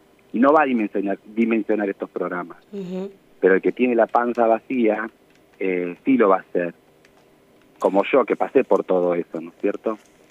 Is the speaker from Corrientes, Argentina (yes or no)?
no; Catriló, La Pampa, Argentina; born there; Yo nací acá en Catriló, sí.